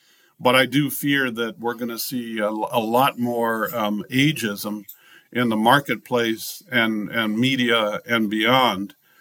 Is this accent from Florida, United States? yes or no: no; California, United States; also born or lived in East Coast; now in Los Angeles, United States; I'm not from Los Angeles. I came here. I'm from Northern California, but I moved here 22 years ago from the East Coast, and I didn't know a thing.